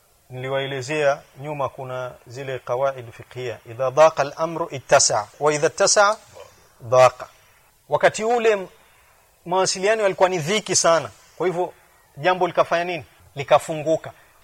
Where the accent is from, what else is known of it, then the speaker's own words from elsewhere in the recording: Kenya; sisi tumetoka Kenya